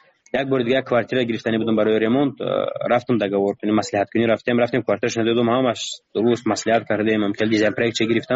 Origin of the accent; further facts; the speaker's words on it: Tajikistan; من گفتم من تاجیکم گفتم از تاجیکستانم